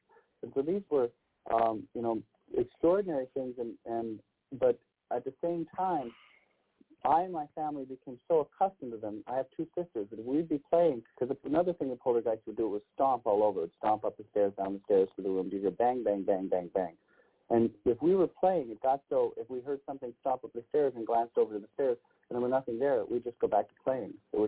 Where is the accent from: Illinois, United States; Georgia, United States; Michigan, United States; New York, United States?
Michigan, United States; I grew up in Michigan. We lived in a very rural area in the midst of the woods.